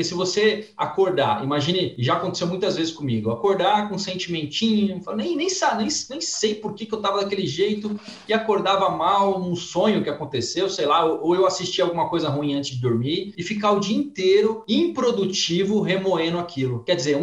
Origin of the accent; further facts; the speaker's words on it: São Mateus, São Paulo, Brazil; eu morei a vida inteira em São Mateus, não tô falando mal, não, tá?